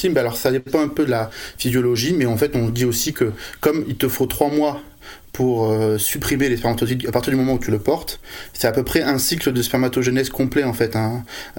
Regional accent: Bordeaux, Nouvelle-Aquitaine, France; Moi je suis de Bordeaux

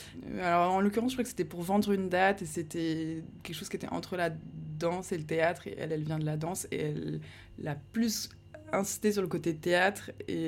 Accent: Carrières-sur-Seine, Île-de-France, France; also born or lived in Paris / Houilles; Bon, moi, je suis née à Paris, dans le 11e arrondissement. Mais je n'ai aucun souvenir de Paris étant petite, puisque après, mes parents ont déménagé en banlieue, dans les Yvelines, à Houille, puis Carrière-sur-Seine

